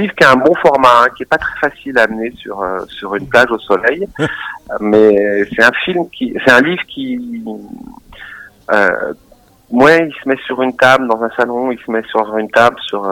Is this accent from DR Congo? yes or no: no; Lyon, Auvergne-Rhône-Alpes, France; toi, comme moi, on est des Lyonnais, Lyon, c'est vraiment une belle ville